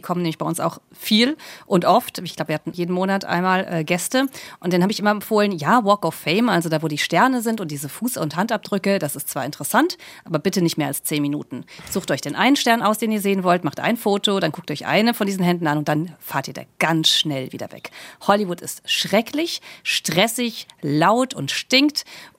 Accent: Hesse, Germany; Ich komme ja aus Hessen und freue mich auf die grüne Soße

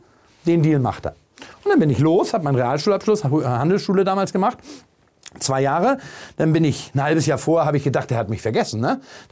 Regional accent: Bad Segeberg, Schleswig-Holstein, Germany; also born or lived in Wahlstedt; ich bin in Bad Segeberg groß geworden oder in der Nähe, in Wahlstedt.

